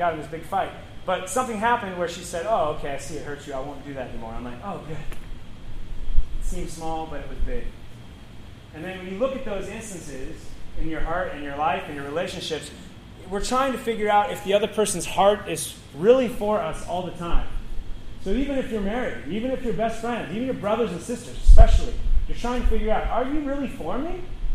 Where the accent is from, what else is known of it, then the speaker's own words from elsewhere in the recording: Seattle, Washington, United States; And I had long hair at the time because I'm from Seattle.